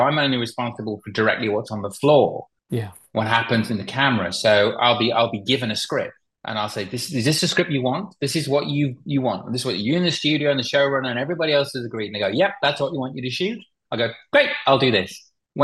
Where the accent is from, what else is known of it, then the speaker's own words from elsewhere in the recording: United Kingdom; I'm British